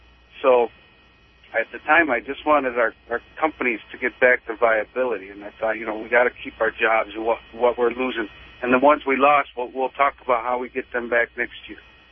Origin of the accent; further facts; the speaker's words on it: Berkeley, California, United States; also born or lived in Highland Park; I was raised in Berkeley, born in Highland Park, and I knew that, I was a mom and pop type of a community guy that knew how to work for a living, with their hands.